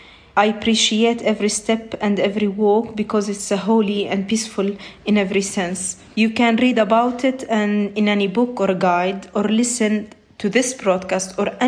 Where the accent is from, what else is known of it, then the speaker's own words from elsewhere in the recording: Bethlehem, West Bank, Palestine; I am from Bethlehem. I love my hometown